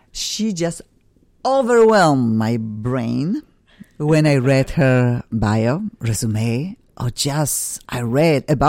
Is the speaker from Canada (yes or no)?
no; Poland; English is a second language; now in United States; Everybody knows I'm originally from Poland.